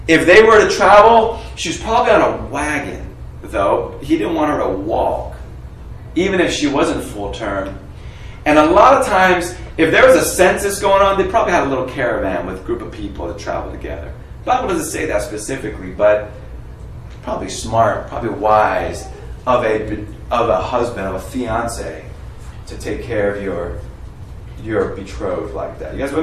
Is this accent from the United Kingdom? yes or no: yes; England, United Kingdom; It's weird the way English people were. And we're English. We're British.